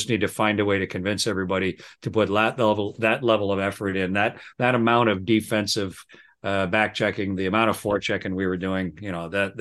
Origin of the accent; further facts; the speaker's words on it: Ontario, Canada; moved away as an adult; Raised, born and raised in Southern Ontario, and with a family tie to the Leafs.